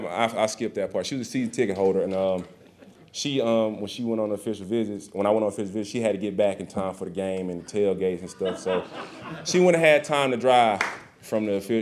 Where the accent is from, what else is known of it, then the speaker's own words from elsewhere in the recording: Atlanta, Georgia, United States; So I grew up in Atlanta. We were Falcon fans growing up.